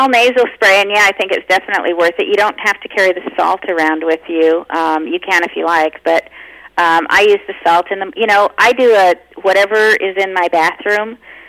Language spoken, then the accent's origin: English; United Kingdom; I'm British.